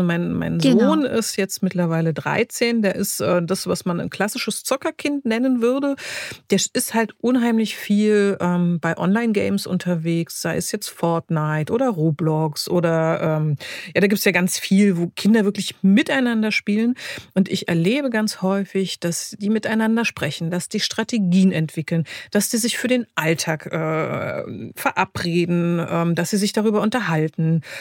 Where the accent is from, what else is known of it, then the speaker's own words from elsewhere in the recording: eastern Germany, Germany; Ich bin wie Marga auch im Osten des Landes aufgewachsen